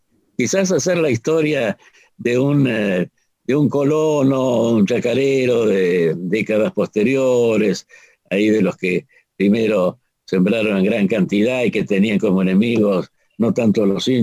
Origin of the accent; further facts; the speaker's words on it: Argentina; nosotros como argentinos deberíamos estar avergonzados de todo lo que ha sucedido aquí